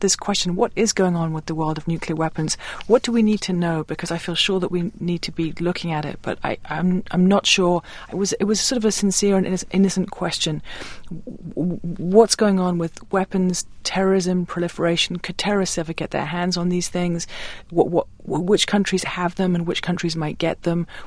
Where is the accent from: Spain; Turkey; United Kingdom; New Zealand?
United Kingdom; England; I grew up in Europe, in England, in fact